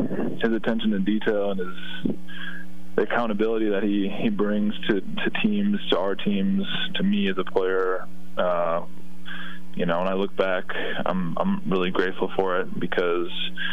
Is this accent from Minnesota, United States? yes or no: yes; Minnesota, United States; to me, kid growing up in Minnesota, I didn't even know if I would ever play in, you know, Division I basketball.